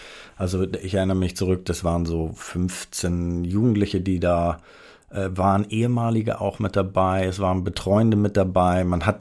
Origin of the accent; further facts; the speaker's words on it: Hamburg, Germany; als ganz junger Sozialarbeiter in Hamburg, wo ich aufgewachsen bin.